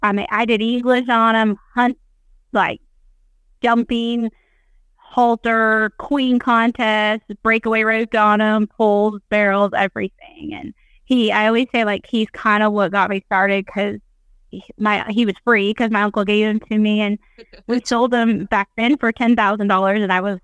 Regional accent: Wyoming, United States; So we lived in Wyoming. I grew up in Wyoming.

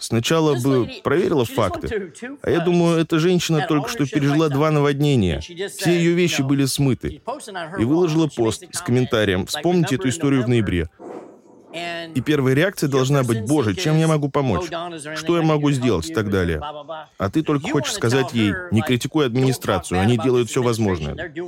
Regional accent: Sturgis, Michigan, United States; из моего родного города Стерджес, Мичиган

